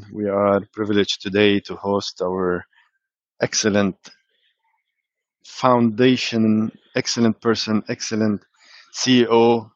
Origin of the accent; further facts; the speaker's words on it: Dubai, United Arab Emirates; I'm from Dubai and UAE